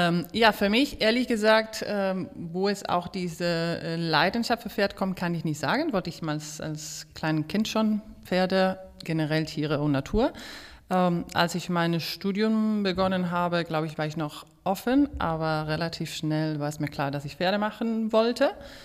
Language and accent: German; Spain; German is a second language; moved away as an adult; now in Germany; Gut, ich meine, bei mir, wie man hört, bin ich auch nicht in Deutschland geboren, sonst ich komme aus Spanien. Und bin ich auch, habe ich mein Studium auch in Spanien gemacht und bin schon 15 Jahre her nach Deutschland gekommen